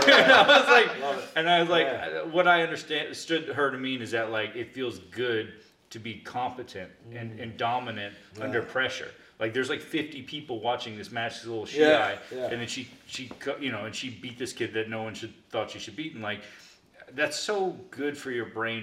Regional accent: the South, United States; I'm from the South, she is, too.

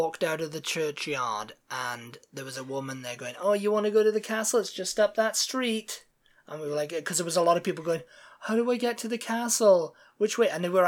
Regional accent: Austin, Texas, United States; where are you from? We're from Austin, Texas, you know. That's where we live now.

